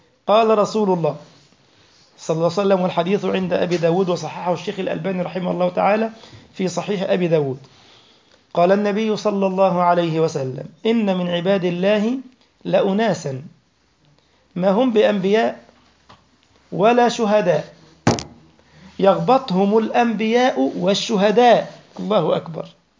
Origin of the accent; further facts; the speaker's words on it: Egypt; مثلا الآن أنا مثلا من مصر